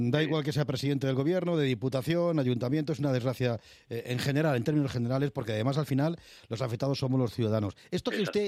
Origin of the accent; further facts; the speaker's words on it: Madrid, Community of Madrid, Spain; o al menos a mí particularmente como madrileño, me sorprende la rapidez